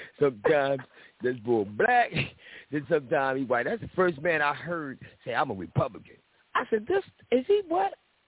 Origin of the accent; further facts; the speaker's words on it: Philadelphia, Pennsylvania, United States; He's from Compton, I'm from Philly.